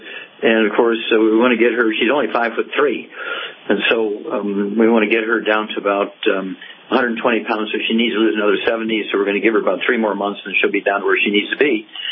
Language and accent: English; Missouri, United States; let's go to the Midwest and Missouri, my home state